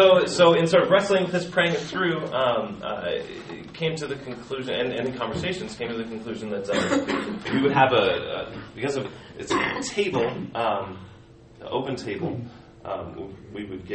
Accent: Seattle, Washington, United States; I grew up in Seattle. I went to Seattle Pacific University, where I failed chapel 3 times.

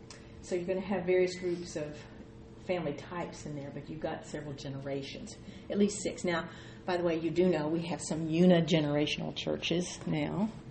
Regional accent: Wynne, Arkansas, United States; I grew up in Wynn, Arkansas.

